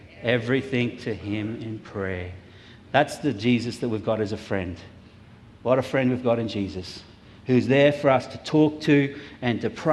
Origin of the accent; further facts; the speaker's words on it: Mount Gravatt, Queensland, Australia; When I grew up in Mount Gravatt, we were down in Mount Gravatt during the week visiting my family